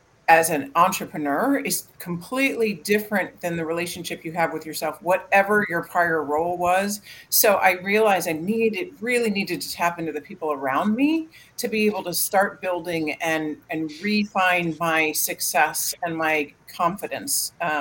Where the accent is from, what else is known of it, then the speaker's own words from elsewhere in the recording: Towson, Maryland, United States; Hello from Maryland. I'm from Towson.